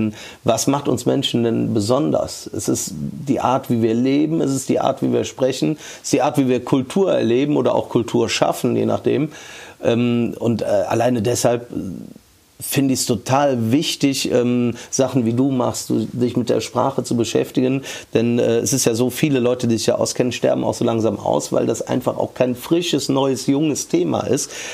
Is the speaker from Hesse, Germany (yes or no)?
no; Cologne, North Rhine-Westphalia, Germany; ich komme aus Köln-Ehrenfeld, das war damals, das ist heute ja so ein hipper Stadtteil, damals war das so ein Arbeiterstadtteil und wahrscheinlich insgesamt nicht unfassbar hohes Bildungsniveau und auch wahrscheinlich Menschen, die nicht unfassbar viel Geld zur Verfügung hatten.